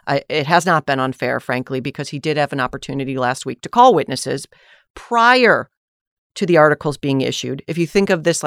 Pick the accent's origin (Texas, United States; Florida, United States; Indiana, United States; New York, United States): New York, United States; Buffalo; I grew up in Buffalo, New York, and was on tap to do a graduation speech at my small girls' private high school